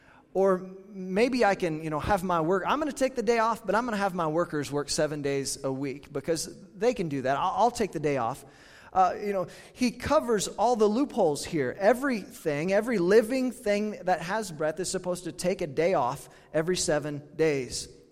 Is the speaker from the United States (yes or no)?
yes; United States; But as an American, as a man, as a father, I want to provide, I want to work, I want to be productive